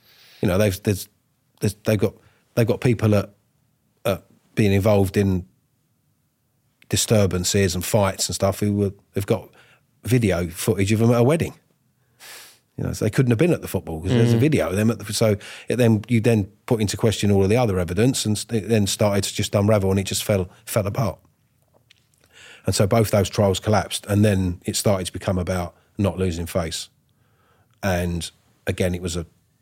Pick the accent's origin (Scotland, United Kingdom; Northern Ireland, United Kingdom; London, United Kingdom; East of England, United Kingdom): London, United Kingdom; Wandsworth; You know, I came from Wandsworth. At that time I was living in West Norwood. And then I moved out to the country.